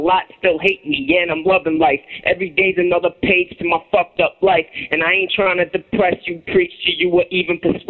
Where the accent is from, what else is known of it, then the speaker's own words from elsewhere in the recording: Elmont, New York, United States; We're from Elmont, New York.